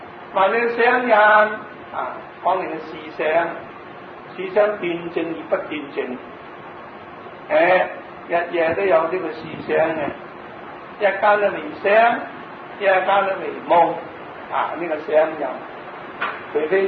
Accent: Guangdong, China; 就我哋廣東人咧，都係食嗰啲苦瓜。

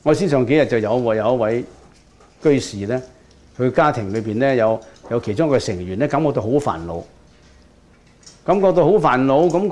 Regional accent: Guangdong, China; 我哋廣東人時常講呢句

